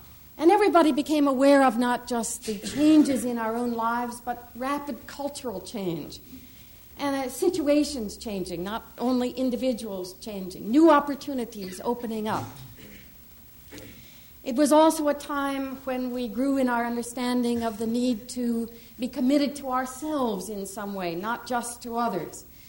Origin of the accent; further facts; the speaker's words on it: Minnesota, United States; I was born and raised in the Midwest, that is in Minnesota, so I always feel like I'm coming home when I head to the Midwest.